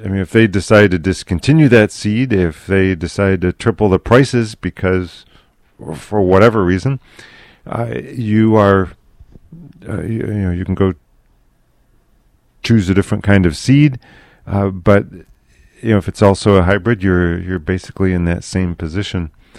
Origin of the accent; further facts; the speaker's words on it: Rome, New York, United States; When I was a kid growing up in Rome, New York